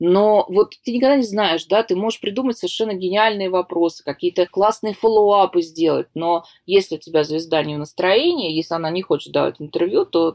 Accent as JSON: {"language": "Russian", "region": "Saint Petersburg", "country": "Russia", "said": "Я говорю, из Санкт-Петербурга."}